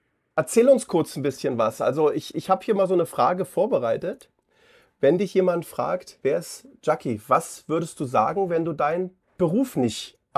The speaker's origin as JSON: {"language": "German", "region": "Berlin", "country": "Germany", "tie": "born or raised there", "said": "ich bin ja 71er Jahrgang, ich bin ja in Berlin groß geworden"}